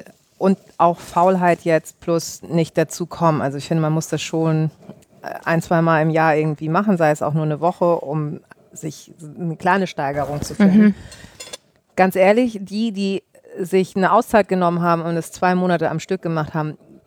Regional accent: Hamburg, Germany; born there; obwohl ich hier geboren bin in Hamburg

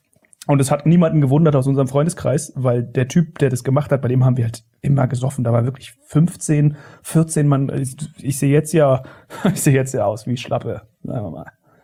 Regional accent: Berlin, Germany; bei uns in Steglitz gab es immer eine Bar.

